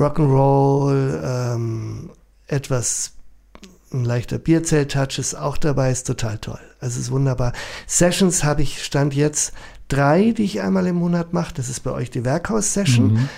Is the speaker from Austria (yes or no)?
no; Munich, Bavaria, Germany; ich spreche ja selber kein Dialekt, aber ich bin ein Münchner Kindl.